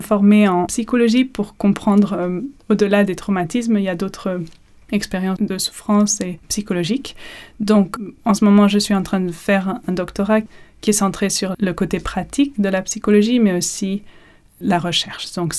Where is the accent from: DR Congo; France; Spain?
Spain; Je suis d'origine belge, mais j'ai grandi en Espagne.